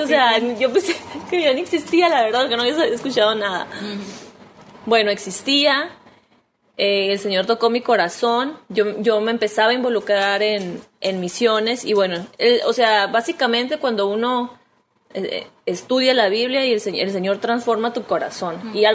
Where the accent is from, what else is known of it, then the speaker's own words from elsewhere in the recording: Mexico; now in Uruguay; ahorita está en Colombia, va para México, para mi tierra, y luego va a venir para acá también.